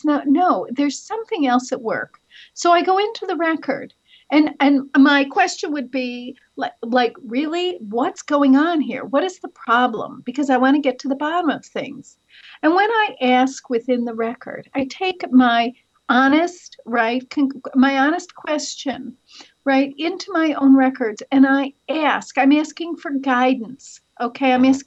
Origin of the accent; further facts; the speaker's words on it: Chicago, Illinois, United States; And listen, I'm from Chicago.